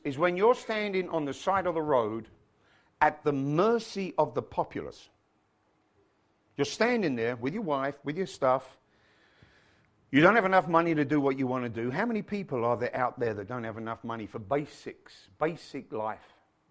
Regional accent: United Kingdom; never felt welcome, because I'm Brit.

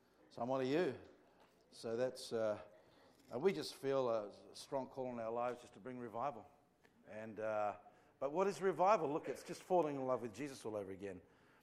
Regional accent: Australia; Because I'm an Australian.

